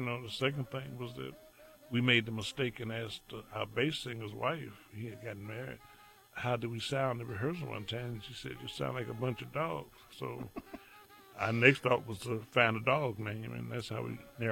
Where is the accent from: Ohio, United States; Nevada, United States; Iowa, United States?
Iowa, United States; Des Moines; born there; When I was a kid, I was born in Des Moines, Iowa, so a lot of my family's in Iowa, so I would spend the summers in Davenport and Cedar Rapids.